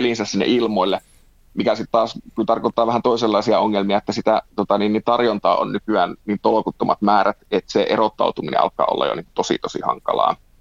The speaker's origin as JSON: {"language": "Finnish", "town": "Kaustinen", "region": "Central Ostrobothnia", "country": "Finland", "tie": "born or raised there", "said": "mäkin itse Kaustiselta, kun olen lähtöisin, niin löydän monta sellaista niinku yhtymäkohtaa tähän synnynpitäjään"}